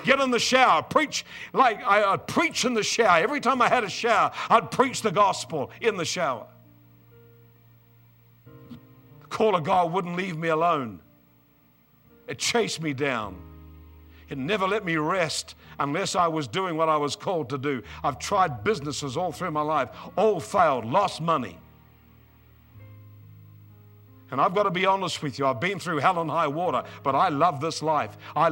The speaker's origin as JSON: {"language": "English", "country": "New Zealand", "said": "because I come from New Zealand, and we have something like 4 million sheep, bigger population of sheep than people."}